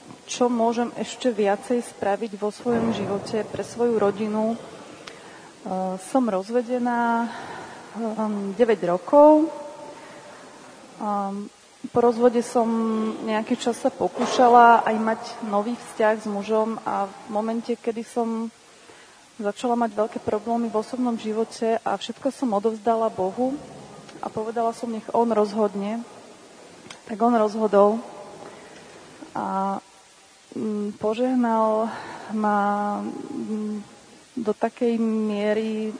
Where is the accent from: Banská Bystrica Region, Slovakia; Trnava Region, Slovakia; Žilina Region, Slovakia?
Žilina Region, Slovakia; Žilina; ja som zo Žiliny